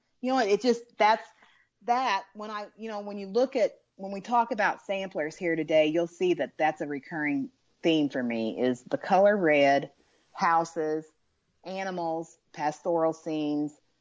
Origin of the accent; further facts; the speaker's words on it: Hobstad, Indiana, United States; You know, I grew up in Hobstad, Indiana, which is a very small farming community. About 1,800 people live there. And my grandfather was a farmer and a dairyman.